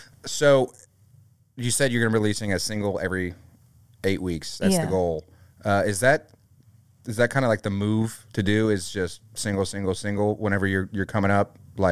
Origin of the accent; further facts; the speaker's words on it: New Orleans, Louisiana, United States; But I've never once had gumbo growing up around New Orleans that had tomato in it.